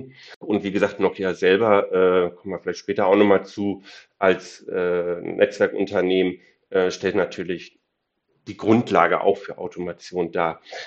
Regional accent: Germany; wenn ich jetzt als Deutscher nach Finnland gucke, wie gesagt, ich bin seit 10 Jahren dabei, dann merke ich einen Unterschied zwischen Deutschland und Finnland.

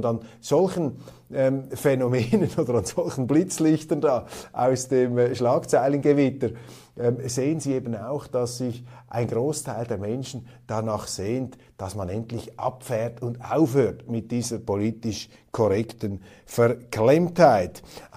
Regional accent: Switzerland; Als Schweizer kann ich Ihnen sagen, ich habe ein entspannteres Verhältnis zur Kernenergie.

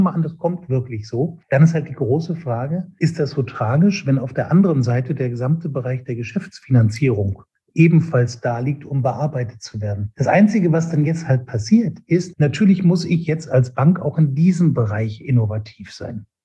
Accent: Hamburg, Germany; ich war jetzt ein paar Tage in Hamburg, meiner alten Heimatstadt.

